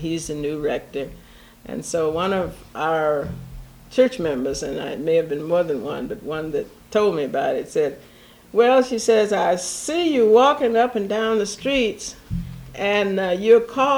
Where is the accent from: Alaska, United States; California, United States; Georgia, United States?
Georgia, United States; this was in Georgia, and I told you I grew up in Georgia, and although I hadn't lived there for many years, here I was back in Georgia